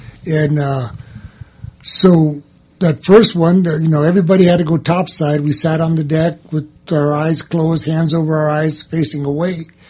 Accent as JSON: {"language": "English", "town": "San Francisco", "region": "California", "country": "United States", "said": "San Francisco, I'm from San Francisco originally, and they just about refused me at the VA."}